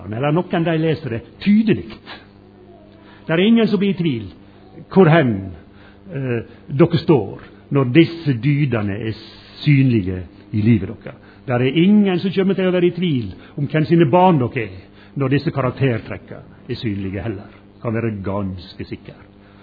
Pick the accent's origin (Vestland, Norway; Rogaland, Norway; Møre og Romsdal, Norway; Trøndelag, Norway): Møre og Romsdal, Norway; Valderøya; Så ser du der jeg kommer ifra, hjemme på Valderøya.